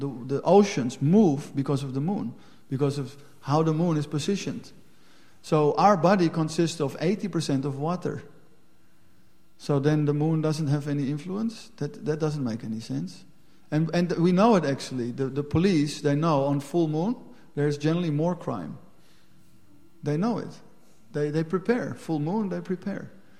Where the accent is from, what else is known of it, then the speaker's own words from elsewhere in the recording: Netherlands; now in Belgium; because we are in Belgium and it always rains. So we think, like, it's bad when it rains. That is, I'm from Holland.